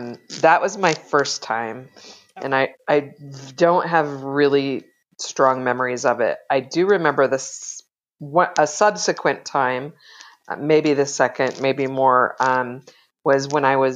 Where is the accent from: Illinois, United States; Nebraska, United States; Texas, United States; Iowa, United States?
Nebraska, United States; So I grew up in Nebraska. I've been here 20 years, but my cousins lived here, and so we made frequent trips out here.